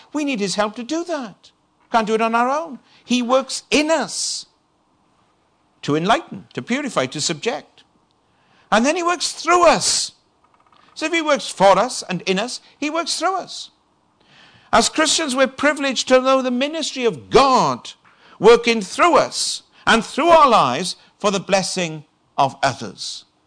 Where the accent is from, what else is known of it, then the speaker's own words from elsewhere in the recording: United Kingdom; So I said, well, I come from Britain.